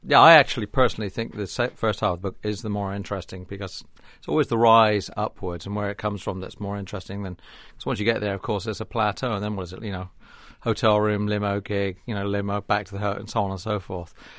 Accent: Bournemouth, South West England, United Kingdom; This actually in a town called Bournemouth in southwest England. It's a seaside resort

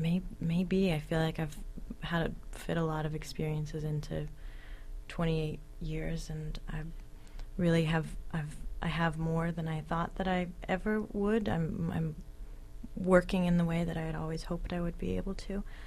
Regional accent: the West, United States; I grew up in the West. I grew up in the sort of land of promise and opportunity.

